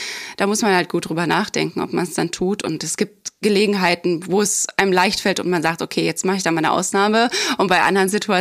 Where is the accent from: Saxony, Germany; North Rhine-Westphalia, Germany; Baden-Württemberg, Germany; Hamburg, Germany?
Saxony, Germany; Witzigerweise komme ich ja ursprünglich aus dem Osten, aus der Nähe aus Dresden. Und ich habe in Dresden meine Ausbildung angefangen